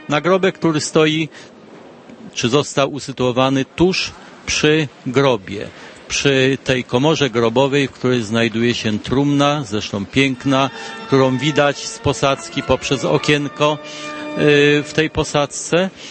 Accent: Papowo Toruńskie, Kuyavian-Pomeranian Voivodeship, Poland; też pochodzę z Torunia, czy konkretnie z Papowa Toruńskiego, które praktycznie w tej chwili leży w granicach miasta Torunia.

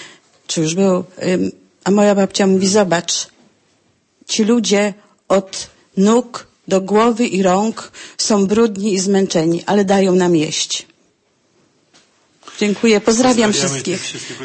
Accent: Masovian Voivodeship, Poland; Ja wychowałam się i urodziłam nad Wisłą koło Płocka

